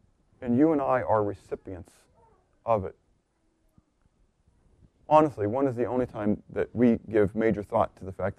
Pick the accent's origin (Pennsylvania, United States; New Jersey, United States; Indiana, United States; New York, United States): Pennsylvania, United States; Pittsburgh; I mean, I remember growing up in Pittsburgh, having to watch the news to find out what the pollution count was